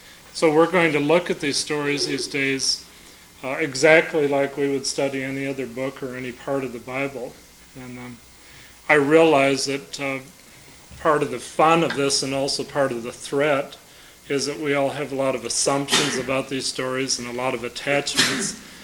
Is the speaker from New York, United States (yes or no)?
no; Albuquerque, New Mexico, United States; I'm from Albuquerque, New Mexico. And I'm serving here at Holden for 1 year as a village pastor.